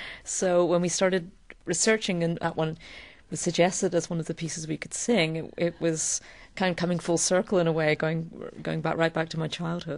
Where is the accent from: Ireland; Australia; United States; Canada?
Ireland; I'm originally from Ireland.